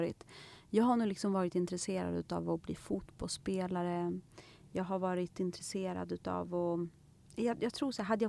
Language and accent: Swedish; Bollnäs, Gävleborg County, Sweden; Under min uppväxt då i Bollnäs, jag har friidrottat, jag har tävlat väldigt mycket.